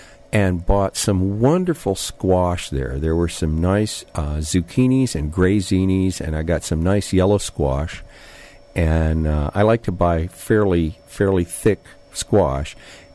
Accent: Petaluma, California, United States; Well, you know, since I'm from Petaluma, that's a song that's very near and dear to my heart.

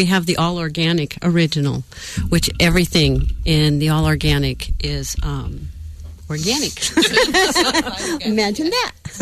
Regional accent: Indiana, United States; And I'm from Indiana, so of course there's sugar in the cereal.

